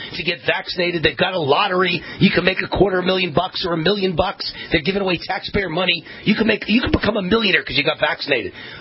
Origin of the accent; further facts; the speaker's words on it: Mount Vernon, New York, United States; all-around great guy from Mount Vernon, New York, my hometown.